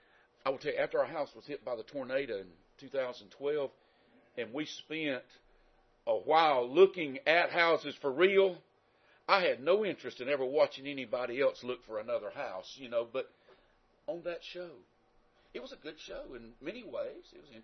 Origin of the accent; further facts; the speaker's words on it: the South, United States; accent: southern; The reason I have a southern accent is I was born in the South. I lived in the South, except for 4 years of my life where I was kind of caught in the mountains. You know, I've lived in the South all my life.